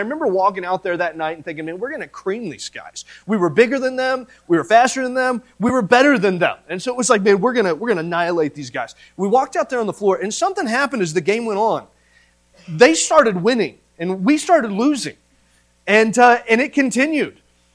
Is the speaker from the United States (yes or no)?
yes; Indiana, United States; Growing up in Indiana, that was the main thing. Everybody played basketball.